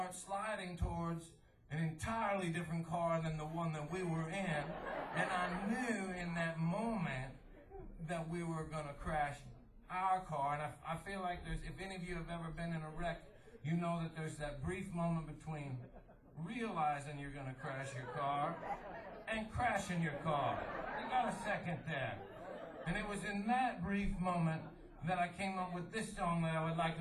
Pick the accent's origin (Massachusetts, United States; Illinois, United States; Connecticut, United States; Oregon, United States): Oregon, United States; And it started to snow, which wasn't something I was used to growing up in Oregon, where it usually just rains.